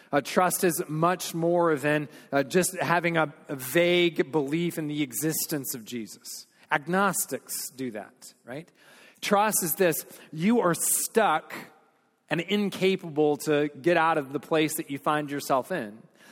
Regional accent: the South, United States; my immediate response is a smile on my face, because I'm a Southerner

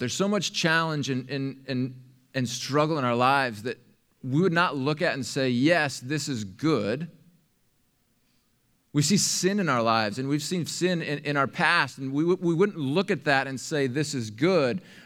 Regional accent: United States; I have sat before persecuted brothers and sisters and taught the book of Acts, and I feel weird as an American doing it.

